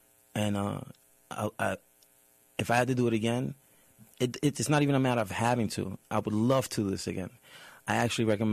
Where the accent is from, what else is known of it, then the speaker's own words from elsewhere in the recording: Staten Island, New York, United States; I'm from Staten Island, New York.